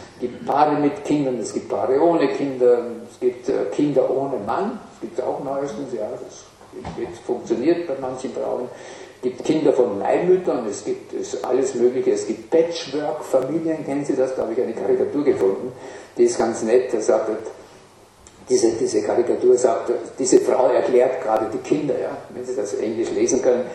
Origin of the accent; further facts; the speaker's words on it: Upper Austria, Austria; Also nochmal dort, wo ich groß geworden bin, Oberes Mühlviertel